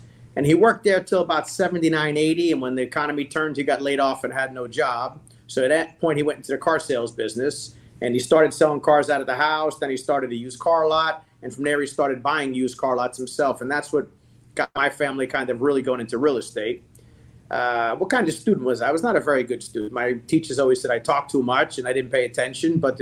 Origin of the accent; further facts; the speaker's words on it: Staten Island, New York, United States; born there; So I was born in 1972 in Staten Island, New York.